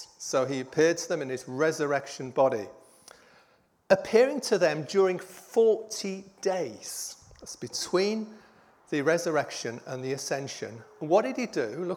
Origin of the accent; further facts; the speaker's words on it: Yorkshire and the Humber, United Kingdom; accent: Yorkshire; because I taught in the south, pick me up on my Yorkshire accent.